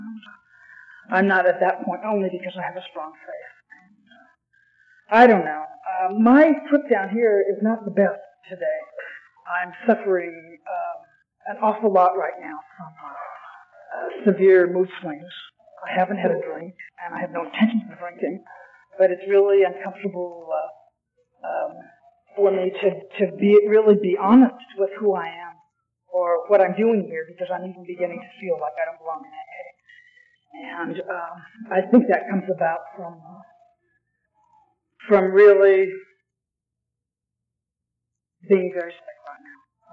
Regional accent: Lake Oswego, Oregon, United States; I was raised here. I was raised in Lake Oswego

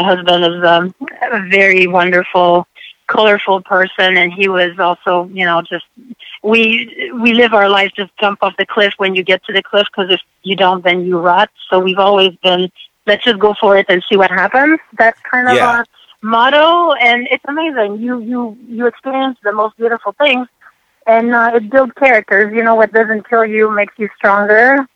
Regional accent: Quebec, Canada; now in United States; I'm French Canadian, but I migrated south because I love the sun.

